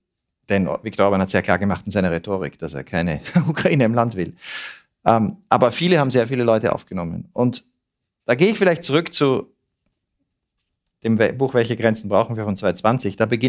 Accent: Switzerland; Das wollen wir als Schweizer ja auch nicht, dass unsere Polizei sich so verhält.

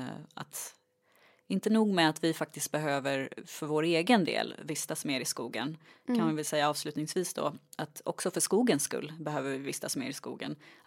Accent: Sandviken, Gävleborg County, Sweden; Det finns det ju igen i Sandviken där jag är ifrån.

